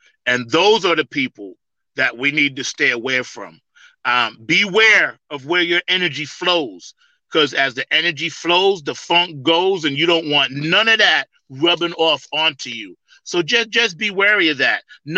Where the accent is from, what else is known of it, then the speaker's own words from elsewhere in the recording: New York, United States; now in North Carolina, United States; And I'm from New York, so I'm used to things moving a little quicker. And down here in North Carolina, things move a little slower.